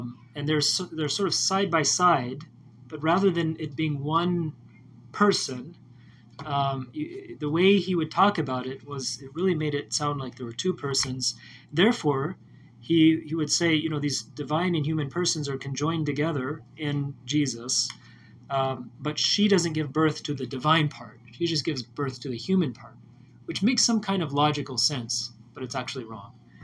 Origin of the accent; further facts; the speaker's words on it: United States; I mean, we're American, and we have this idea of separation of church and state.